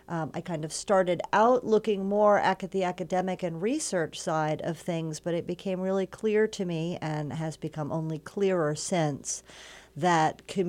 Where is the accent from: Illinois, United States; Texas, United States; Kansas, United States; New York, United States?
New York, United States; New York City; but I grew up in New York City. So, and, you know, people don't think of New York City as an outdoor place.